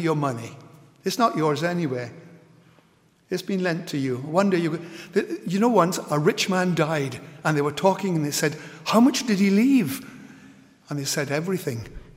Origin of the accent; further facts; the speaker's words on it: Guyana; When I was brought up in Guyana, South America, and I can remember as a six-year-old standing next to my mother